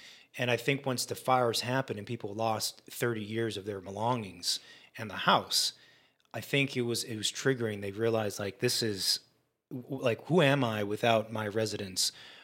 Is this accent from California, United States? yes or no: yes; California, United States; I'm from Orange County, so it was shocking and it was surreal.